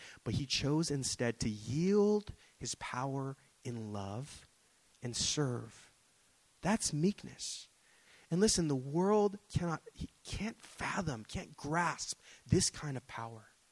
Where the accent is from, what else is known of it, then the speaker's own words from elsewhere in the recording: United States; I was like, of course, I'm American. I'm stupid.